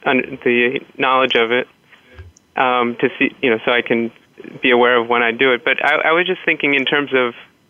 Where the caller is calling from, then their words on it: New York City, New York, United States; I'm calling from New York City in my office.